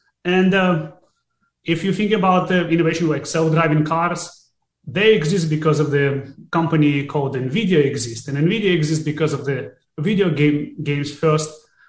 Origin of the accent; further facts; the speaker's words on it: Russia; moved away as an adult; also born or lived in Soviet Union; now in Los Angeles, United States; I was born in 1984 in Soviet Union, and I grew up in Russia in very poor family.